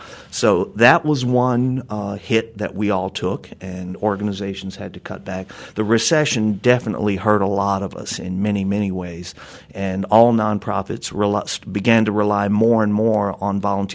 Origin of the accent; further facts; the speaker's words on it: Charlotte, North Carolina, United States; And I was raised here in Charlotte, and I am not a millennial, so I've seen things change dramatically over the last few decades.